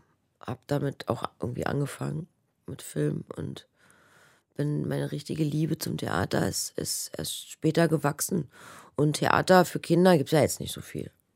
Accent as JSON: {"language": "German", "country": "Germany", "tie": "born there", "said": "Und für die bin ich nun mal ein Kind der DDR auch und dort geboren."}